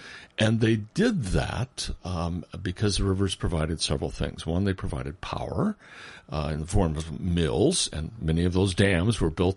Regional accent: Burlington, Iowa, United States; I was born and raised down in Burlington and spent the best part of my education, probably, and the best part of my childhood, paddling with my brothers, the rivers of southeastern Iowa

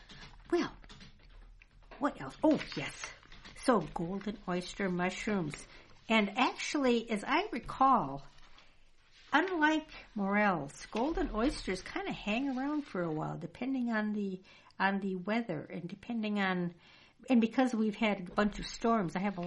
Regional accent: Wisconsin, United States; But I remember May apples being quite prolific when I was growing up in Wisconsin.

